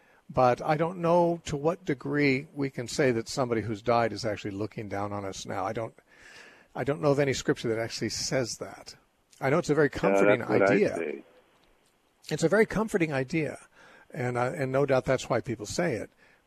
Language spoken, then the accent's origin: English; Covina, California, United States; also born or lived in Upland; I grew up in Covina.